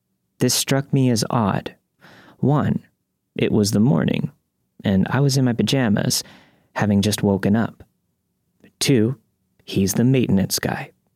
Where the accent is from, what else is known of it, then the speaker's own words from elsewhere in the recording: Australia; born there; I was born in Australia.